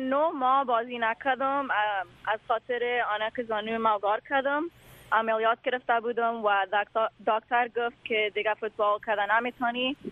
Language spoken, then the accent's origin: Persian; Afghanistan; ما کل ما افغان هستیم